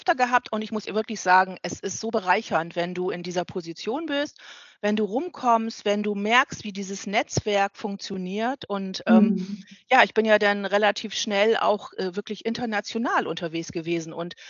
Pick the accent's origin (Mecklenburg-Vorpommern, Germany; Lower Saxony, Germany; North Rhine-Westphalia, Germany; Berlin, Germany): Lower Saxony, Germany; Ich bin in der Nähe von Brake aufgewachsen. Habe in Oldenburg studiert.